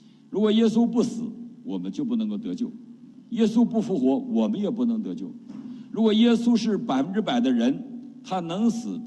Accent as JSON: {"language": "Chinese", "region": "Northeast China", "country": "China", "said": "我们东北人拜那个叫保家仙儿"}